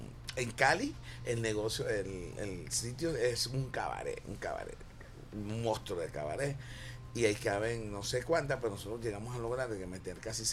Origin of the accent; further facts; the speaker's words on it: Venezuela; también nos aceptaban como venezolanos, chéveres, porque éramos artistas.